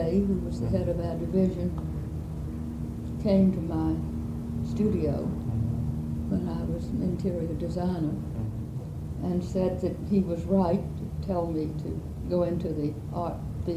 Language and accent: English; Mississippi, United States; So when I say there was a time that if I said I was from John Sharp Williams' hometown, everybody knew.